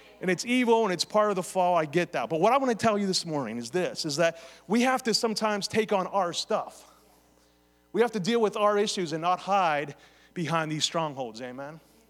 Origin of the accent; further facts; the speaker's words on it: Beaver Falls, Pennsylvania, United States; growing up in Western Pennsylvania, in Beaver Falls, that's where I'm from, Beaver County, my father was an alcoholic, right?